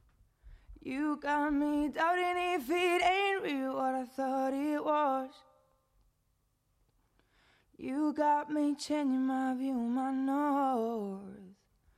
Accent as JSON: {"language": "Spanish", "town": "Madrid", "region": "Community of Madrid", "country": "Spain", "said": "O sea, yo soy de Madrid"}